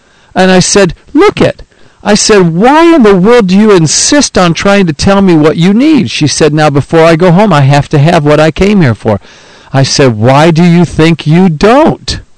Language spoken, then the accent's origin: English; New York, United States; Well, I'm from New York.